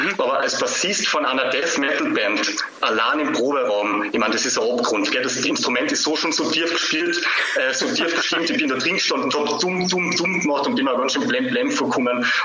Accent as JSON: {"language": "German", "town": "Hermagor", "region": "Carinthia", "country": "Austria", "lives_now": "Graz, Austria", "said": "Ich bin ursprünglich aus Hermagor, bin aber schon seit langer Zeit in Graz"}